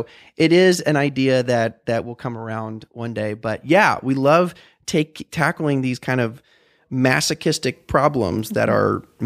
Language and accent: English; Pensacola, Florida, United States; also born or lived in Washington DC / Philadelphia / New Haven / New York; now in Austin, United States; So originally way back, born and raised in Pensacola, Florida, the Redneck Riviera, home of the Throat Mullet.